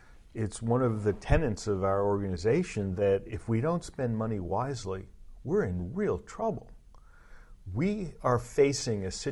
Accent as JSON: {"language": "English", "region": "New York", "country": "United States", "tie": "born or raised there", "also_born_or_lived": "San Francisco", "said": "I grew up in New York, and I feel that I have a background in which I know from living that transit works."}